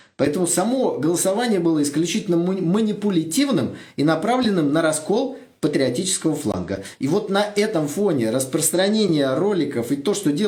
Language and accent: Russian; Saint Petersburg, Russia; я, извините, из Санкт-Петербурга